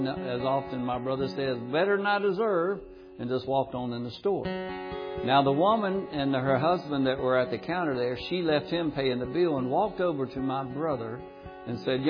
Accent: Carthage, North Carolina, United States; I'm from Carthage, North Carolina, and it's right next to Pinehurst, North Carolina, where they have the U.S. Golf Open tournaments and things like that. It's about an hour south of Raleigh.

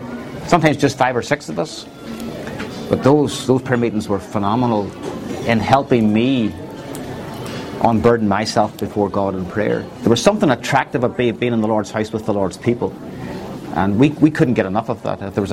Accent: Northern Ireland, United Kingdom; now in Greenville, United States; and then moved to Greenville in September 2000. And nine, and that's a long story how I came from Northern Ireland to Greenville

